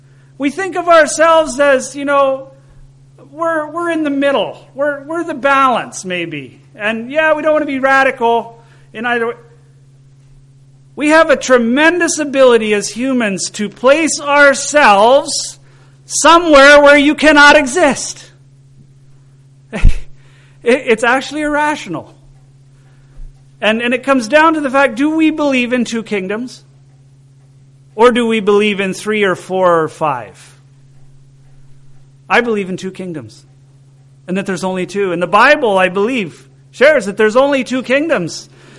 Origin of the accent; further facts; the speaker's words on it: Canada; I'm from Canada and I enjoy hockey.